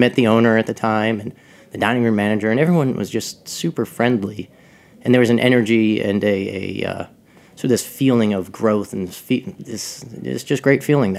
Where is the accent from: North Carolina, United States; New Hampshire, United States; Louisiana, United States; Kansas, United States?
New Hampshire, United States; And I grew up in New Hampshire.